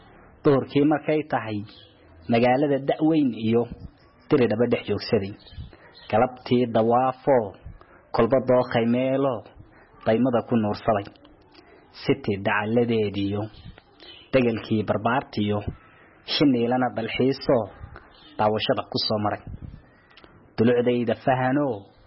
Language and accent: Somali; Djibouti; waxan ka imid dalka jamhuuriyadda Djibouti